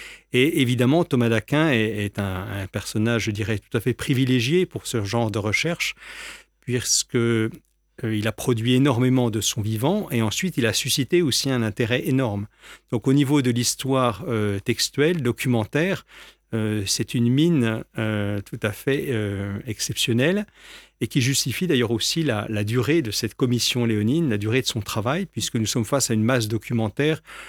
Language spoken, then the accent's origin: French; Montbéliard, Bourgogne-Franche-Comté, France; J'ai 58 ans, je suis originaire du pays de Montbéliard, donc dans le Doubs